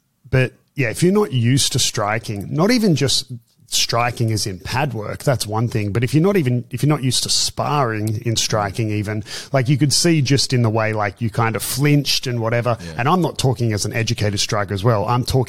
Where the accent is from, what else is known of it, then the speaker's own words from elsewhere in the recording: Byron Bay, New South Wales, Australia; And I grew up in Byron Bay, which Australian people will know